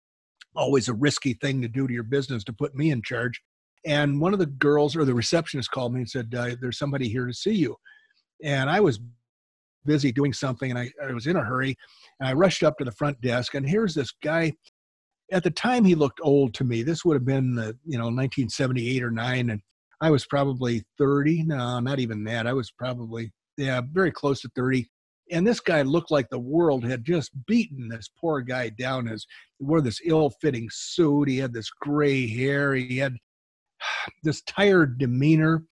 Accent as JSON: {"language": "English", "region": "Oklahoma", "country": "United States", "said": "Although we're both from Oklahoma."}